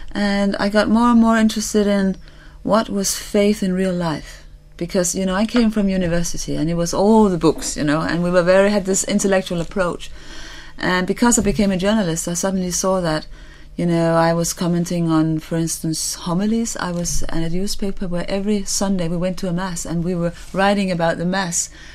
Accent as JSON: {"language": "English", "town": "Copenhagen", "region": "Capital Region of Denmark", "country": "Denmark", "said": "I'm from Copenhagen in Denmark. I still am a theologian."}